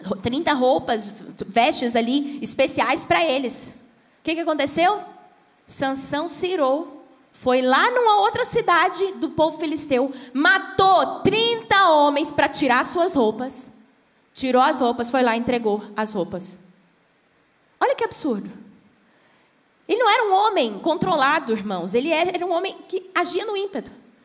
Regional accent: Goiás, Brazil; Porque quem não sabe, eu sou goiana, né, gente? Deu para perceber o sotaque, né?

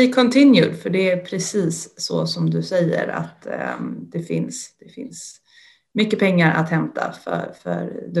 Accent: Sweden; Det gör att man blir lite stolt som svensk ändå.

